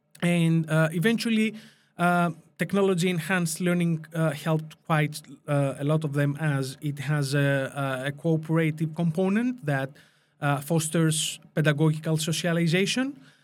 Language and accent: English; Greece; English is a second language; Purely Greek. I'm from Greece.